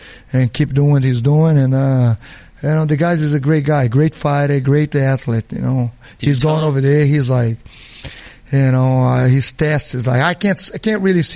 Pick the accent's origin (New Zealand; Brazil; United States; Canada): Brazil; Governador Valadares, Minas Gerais; English is a second language; if you from my hometown, Governador Valadares, it's almost impossible you're going to get a visa.